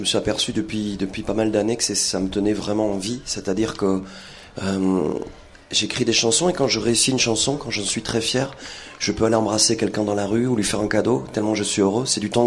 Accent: France; Je viens d'un petit village de Vernay-les-Bains dans le sud.

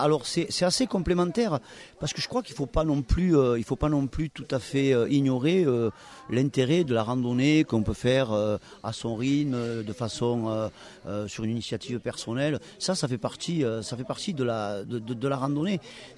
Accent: Marvejols, Occitanie, France; Donc, du coup, j'ai grandi à Lozère, à Marvejols exactement.

